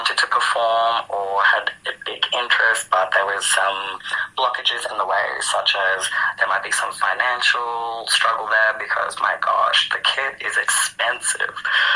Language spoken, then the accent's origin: English; New South Wales, Australia; now in Melbourne, Australia; And I'm a Wurundjeri brother boy from around the Riverina area, but have been living in Nam on Eastern Kulin